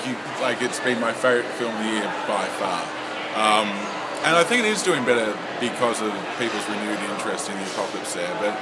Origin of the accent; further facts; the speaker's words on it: Australia; I'm an Australian who's over 30